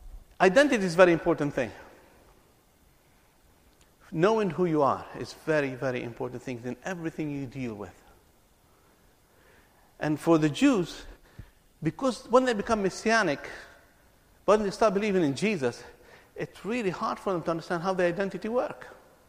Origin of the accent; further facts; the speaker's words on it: Palestine; I'm a Christian. I'm a Palestinian. I'm an Arab.